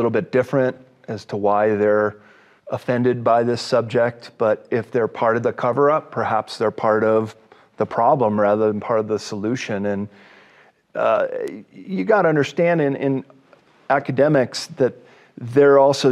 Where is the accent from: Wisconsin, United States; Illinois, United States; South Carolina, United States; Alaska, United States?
Illinois, United States; the mounds of North America are pervasive all across the Midwest, where I come from. I'm born and bred in Illinois.